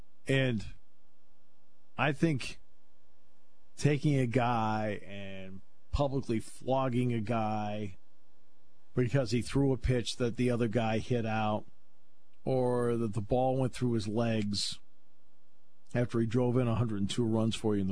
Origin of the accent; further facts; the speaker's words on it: New England, United States; No, you've got to, you know, see, I grew up in New England. You've got to think the way New Englanders do.